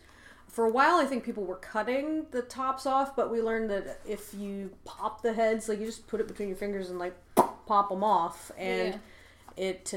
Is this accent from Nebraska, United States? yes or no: no; Iowa, United States; You know, I grew up in Iowa and was fairly isolated.